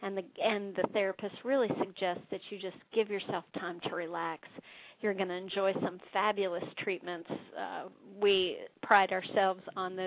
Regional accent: Pennsylvania, United States; born there; I'm a Yankee. I was born in Pennsylvania

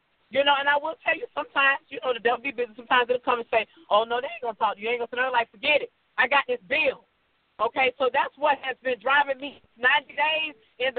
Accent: Jacksonville, Florida, United States; I'm from Jacksonville, Florida.

